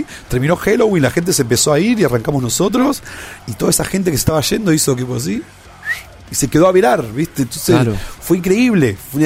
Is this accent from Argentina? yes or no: yes; Argentina; somos argentinos